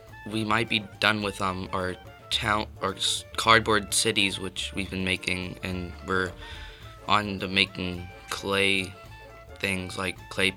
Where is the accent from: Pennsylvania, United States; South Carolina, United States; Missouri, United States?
Pennsylvania, United States; Pittsburgh; I'm from Carrick.